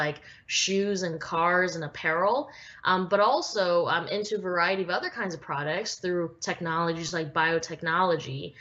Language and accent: English; Vancouver, British Columbia, Canada; while I was growing up in Vancouver, Canada.